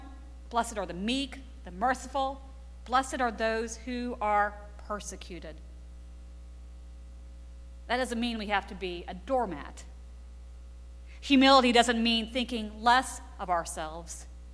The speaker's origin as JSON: {"language": "English", "region": "the South", "country": "United States", "said": "I'm from the South, but I failed the quiz because of one question."}